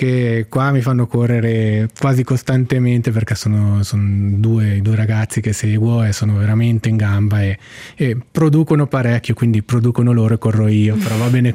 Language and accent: Italian; Giornico, Ticino, Switzerland; le origini sono sarde, però io sono nato e cresciuto a Giornico, quindi diciamo un po' un miscuglio